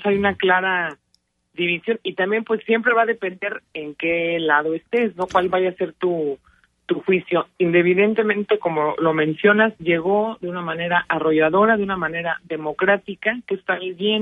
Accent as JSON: {"language": "Spanish", "country": "Mexico", "said": "Perdiendo como mexicanos en esta guerra y en esta polarización tan fuerte."}